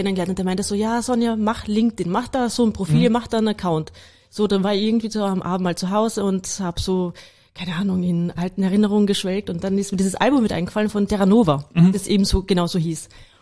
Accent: Carinthia, Austria; moved away as an adult; now in Vienna, Austria; Ja, also ursprünglich komme ich aus Kärnten, genau. Ich kam dann nach der Matura nach Wien

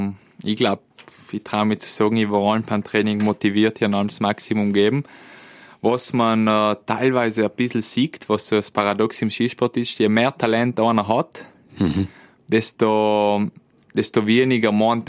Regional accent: Trentino-Alto Adige, Italy; weil ich glaube, so als Südtiroler, da hat man schon nochmal einen Tucken mehr zusammen.

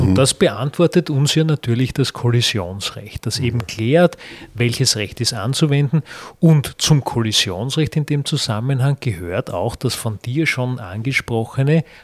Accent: Austria; wie bei uns in Österreich jetzt jüngst

